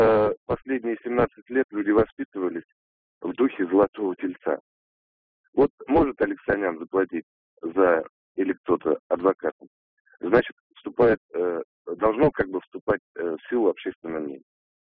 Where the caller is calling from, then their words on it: Ufa, Bashkortostan, Russia; Я звоню из Уфы